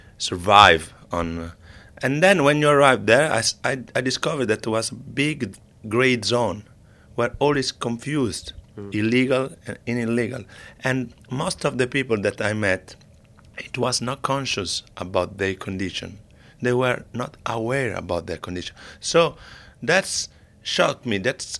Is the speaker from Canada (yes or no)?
no; Rome, Lazio, Italy; I come from Rome and it's just 2 hours from Naples